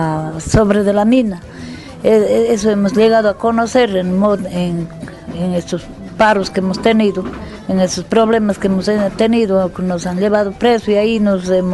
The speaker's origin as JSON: {"language": "Spanish", "town": "Molletur", "region": "Azuay", "country": "Ecuador", "said": "yo soy de la parroquia Molletur."}